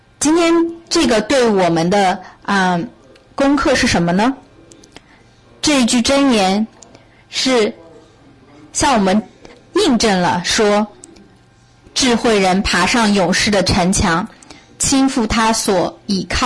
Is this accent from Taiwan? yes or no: no; Ireland; Chinese is a second language; 希望你们可以啊听得懂我的口音，因为我是爱尔兰人。